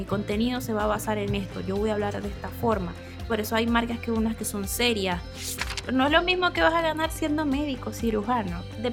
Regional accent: Maracaibo, Zulia, Venezuela; moved away as an adult; now in Chile; soy maracucha, a mucha honra, tengo 5 años ya acá en Chile

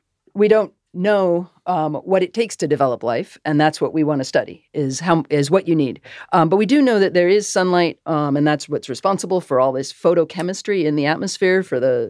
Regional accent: Massachusetts, United States; I grew up in Massachusetts.

